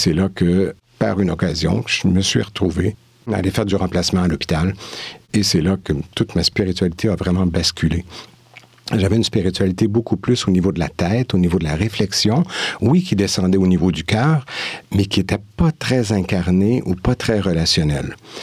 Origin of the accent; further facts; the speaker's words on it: Quebec, Canada; now in Switzerland; Alors, je viens du Québec, ça fait 7 ans que je suis en Suisse.